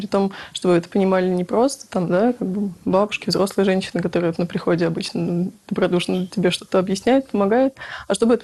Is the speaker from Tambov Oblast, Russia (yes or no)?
yes; Michurinsk, Tambov Oblast, Russia; born there; Нет, я сама родилась не в Рязани, а достаточно в провинциальном городке, но Мичуринск, недалеко от Рязанской области. Ходила в деревенский такой провинциальный приход